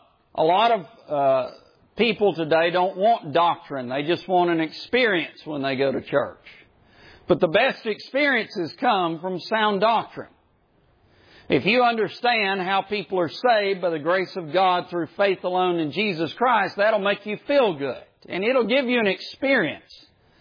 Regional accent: the South, United States; Some people like to pronounce Eunice there, Eunice, but I'm from the South, so it's Eunice.

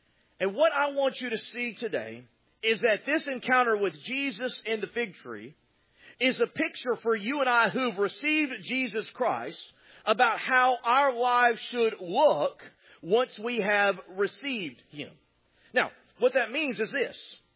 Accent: Texas, United States; See, I grew up in Texas where the official tree is a telephone pole, but nonetheless, that's where I grew up.

